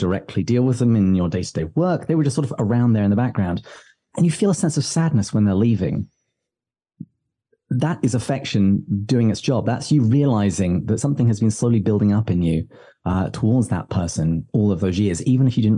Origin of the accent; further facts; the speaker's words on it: England, United Kingdom; I'm not sure if this is just me being very English, but I've noticed it more in the States